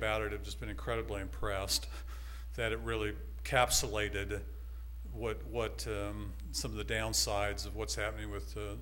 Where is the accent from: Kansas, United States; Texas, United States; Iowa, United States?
Kansas, United States; McPherson; Actually, I grew up in McPherson, Kansas.